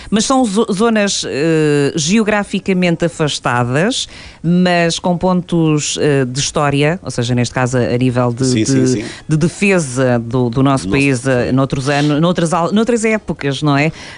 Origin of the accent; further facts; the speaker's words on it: Póvoa, Portugal; now in Paredes, Portugal; eu moro em Paredes. Sou da Póvoa, mas já estou desterrada há muito tempo.